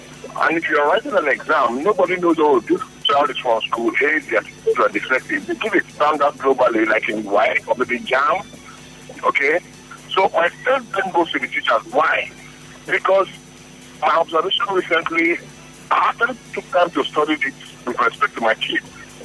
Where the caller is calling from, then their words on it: Port Harcourt, Rivers, Nigeria; No, I'm calling from Port Harcourt.